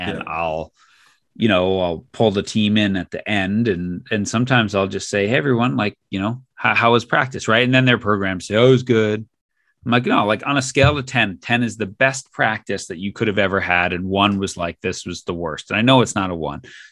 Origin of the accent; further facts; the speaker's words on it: New York, United States; now in US West Coast; part of it's that I grew up in New York. And so don't beat around the bush. And then I live on the West Coast